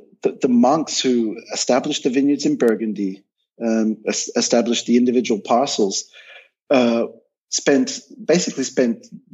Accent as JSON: {"language": "English", "country": "Australia", "tie": "born or raised there", "said": "So I grew up in Australia. I'm originally Australian. And I grew up in a family that was definitely very Eurocentric. My grandparents were from Europe"}